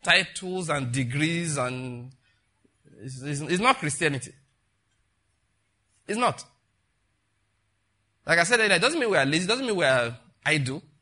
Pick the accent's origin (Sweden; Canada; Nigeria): Nigeria; Western Nigeria; Really, at least, I grew up in Western Nigeria.